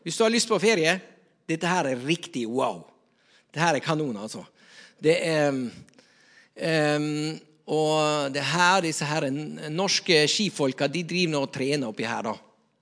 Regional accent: Nordvestlandet, Norway; når jeg var sammen med våre venner hjemme på Nordvestlandet

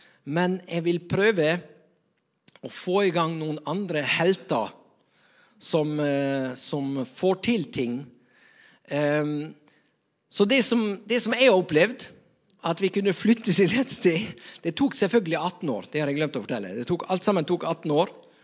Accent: Nordvestlandet, Norway; når jeg var sammen med våre venner hjemme på Nordvestlandet

